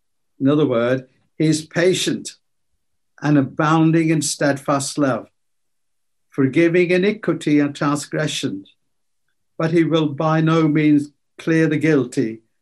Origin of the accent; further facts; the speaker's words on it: India; moved away as an adult; And when I came from India and started working and had a bit of money